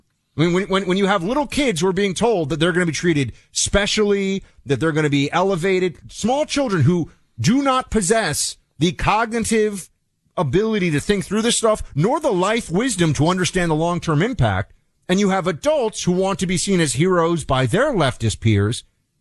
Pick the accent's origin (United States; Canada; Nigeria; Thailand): United States; New York City, New York; as a New Yorker, I remember that they were, it was just such a blight.